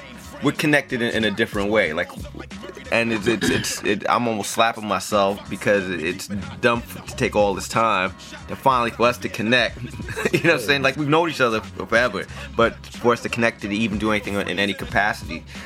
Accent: Amityville, New York, United States; me and Fox kind of go back in a different way. We're both from Long Island.

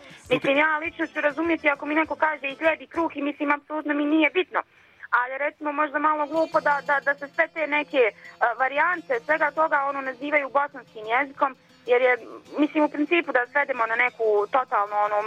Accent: Bosnia & Herzegovina; ja sam iz Bosne i Hercegovine

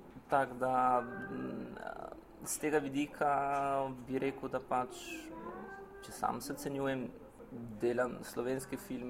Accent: Trieste, Friuli-Venezia Giulia, Italy; moved away as an adult; ker pač sem odraščal v Trstu, ker sem šele pa pri 20-ih prišel v Ljubljano študirati na GRFT, sem enostavno se vsak dan soočil z italijansko kulturo.

